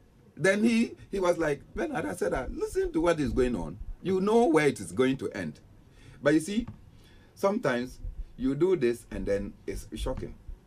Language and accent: English; Ghana; To me, I as a Ghanaian will say that, okay, our system probably of justice is trying to...